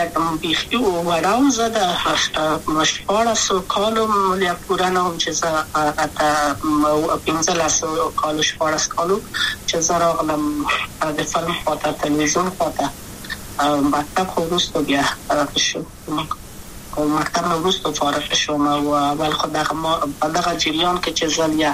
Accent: Kabul, Afghanistan; also born or lived in Wardak; زه خو اصلا د وردګو ولایت یم، د پلار مې د وردګو ولایت ته خلګنسې کې دلې د کابل په تخت پل سیمه کې یم او لویا شویم کابل کې

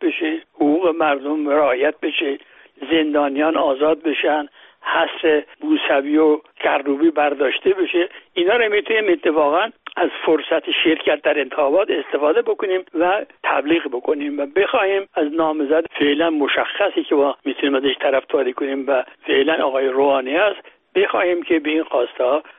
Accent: Iran; همه ما ها ایرانی هستیم

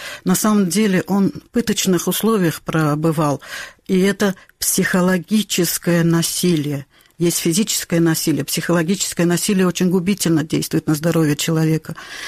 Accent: Crimea, Ukraine; я из Крыма, мать двоих политических заключенных

